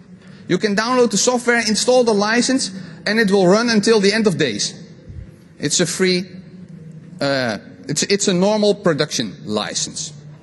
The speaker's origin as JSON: {"language": "English", "country": "Netherlands", "second_language": "English", "said": "I mean, I'm from Holland."}